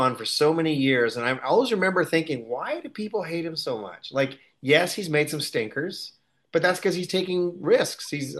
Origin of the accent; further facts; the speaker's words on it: Canada; And then Argo came along, and A, I'm Canadian, so there's a Canadian attachment to the story